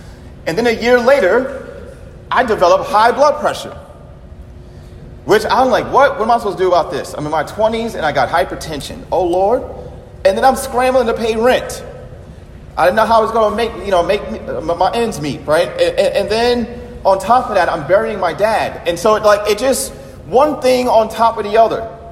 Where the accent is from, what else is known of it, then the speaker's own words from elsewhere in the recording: Bronx, New York, United States; moved away as an adult; also born or lived in Texas; So I grew up in the Bronx, and then I moved to Texas. Wow, culture shock.